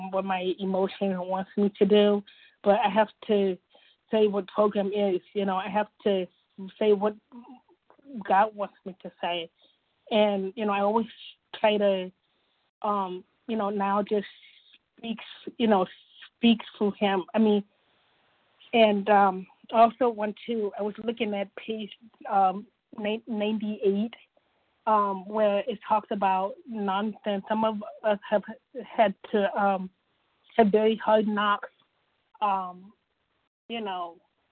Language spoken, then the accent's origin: English; Ohio, United States; I'm from Ohio.